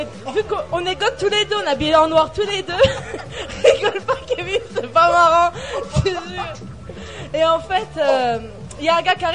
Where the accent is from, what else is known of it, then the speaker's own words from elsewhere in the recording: Grand Est, France; now in Thonon-les-Bains, France; ça fait pas longtemps que j'habite Thonon, parce que je suis des Vosges.